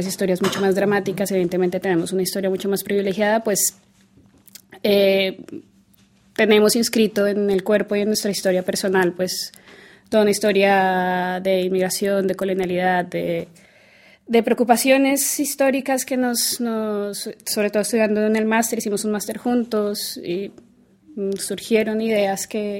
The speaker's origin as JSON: {"language": "Spanish", "country": "Colombia", "moved": "yes", "lives_now": "Spain", "said": "Francisco y yo ambos somos inmigrantes, yo vengo de Colombia, llevo 7 años viviendo en España"}